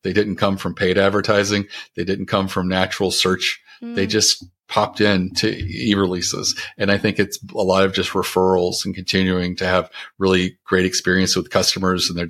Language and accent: English; Baltimore, Maryland, United States; And it had crab chips because we're from the Baltimore, That's Maryland funny. Area.